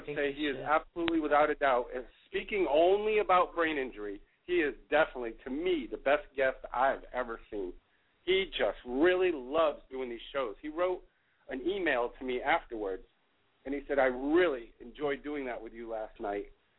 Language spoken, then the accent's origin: English; Durham, Connecticut, United States; it's happening in my old hometown. There's a Facebook page called I Grew Up in Durham/Middlefield.